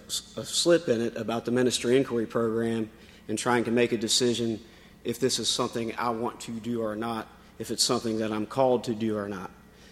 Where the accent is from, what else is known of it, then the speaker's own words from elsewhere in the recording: Elkton, Virginia, United States; So I'm from Elkton, Virginia